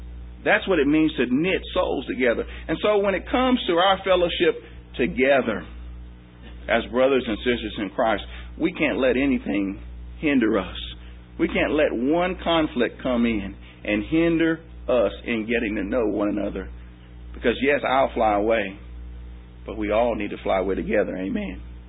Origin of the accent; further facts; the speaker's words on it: St. Louis, Missouri, United States; now in Georgia, United States; I'm from St. Louis, Missouri. I'm here in Georgia. I'm 39 years old.